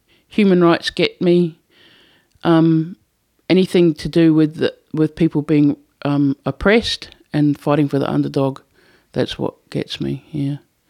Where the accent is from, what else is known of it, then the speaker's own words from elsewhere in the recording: London, United Kingdom; I'm from the UK originally. I was born in London. My mum married an Englishman, and I was born 9 months after the honeymoon.